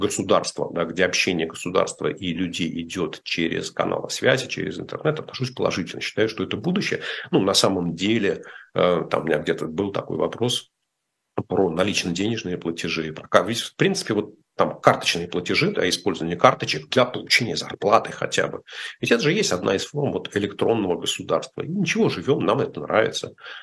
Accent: Moscow, Russia; moved away as an adult; Да, я родился в Подмосковье и практически там всю свою взрослую жизнь прожил в Москве до отъезда из России. Поэтому да, я считаю себя москвичом.

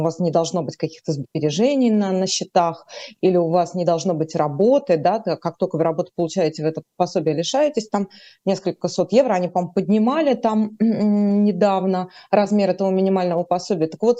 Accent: Berlin, Germany; мне 41 год, я из Берлина.

